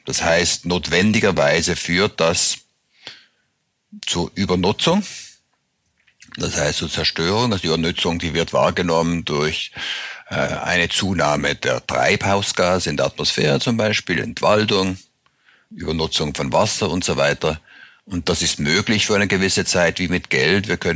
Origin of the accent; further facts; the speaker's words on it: Switzerland; Ich komme aus der Schweiz.